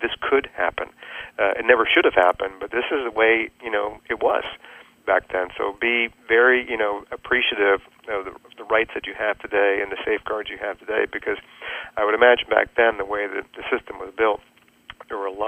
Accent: Richmond, Virginia, United States; even though I grew up in Richmond, Virginia, there was actually, they had some slaughterhouses

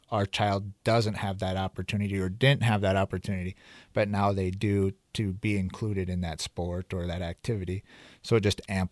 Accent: Plankinton, South Dakota, United States; the bigger manufacturing parts are done in my hometown, Plankinton, South Dakota

